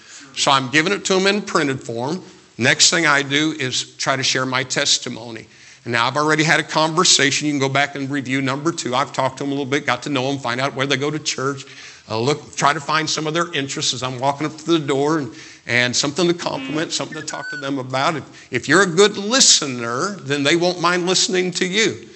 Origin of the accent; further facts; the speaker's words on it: Brazil, Indiana, United States; also born or lived in Greencastle, United States; we moved from Greencastle to Brazil, Indiana, and crossed the road with some Christian folks.